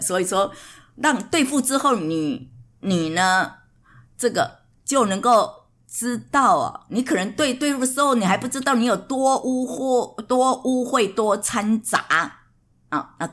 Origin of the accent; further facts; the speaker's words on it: China; now in Sydney, Australia; 我也是中国的妈妈